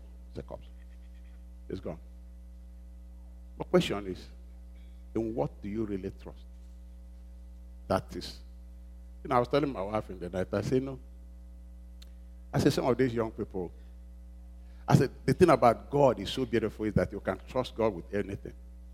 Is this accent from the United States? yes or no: no; Nigeria; I'm sorry. I'm Nigerian first.